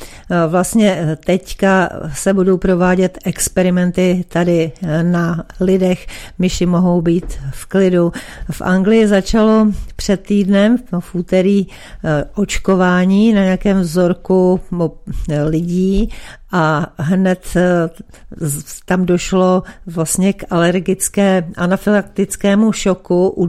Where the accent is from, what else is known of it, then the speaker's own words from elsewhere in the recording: Bohemia, Czechia; Jinak u nás v Čechách by vakcinace měla začít co nejdříve.